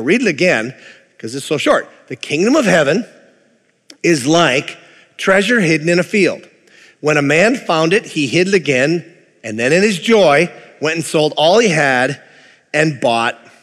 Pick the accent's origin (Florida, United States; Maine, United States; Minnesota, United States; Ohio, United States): Minnesota, United States; because I'm a Minnesotan and because it's the way my father raised me